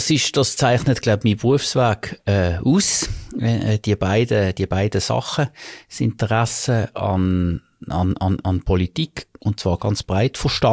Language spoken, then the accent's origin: German; Basel, Basel-Stadt, Switzerland; Ich bin effektiv in Basel aufgewachsen. Ich bin in Basel geboren und habe auch mein Bildungsweg vorwiegend hier gemacht.